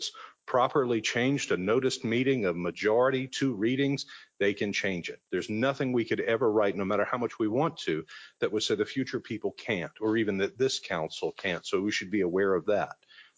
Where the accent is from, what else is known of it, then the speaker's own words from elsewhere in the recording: Atlanta, Georgia, United States; I grew up in Atlanta. I've been here for 25 years, lived downtown for 20